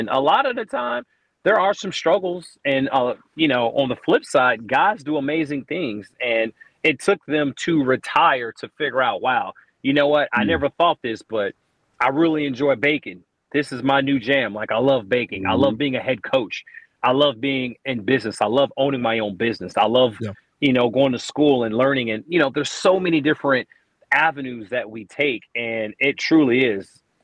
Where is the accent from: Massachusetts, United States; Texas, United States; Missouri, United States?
Texas, United States; Copper Cove; You know, I'm from Texas. Maybe I'm a little biased, but I think Texas is king of football